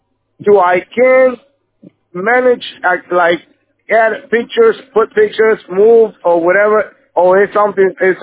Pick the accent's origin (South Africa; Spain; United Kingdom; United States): Spain; English is a second language; I'm a Spanish, so and I'm learning English. I'm trying because I have to.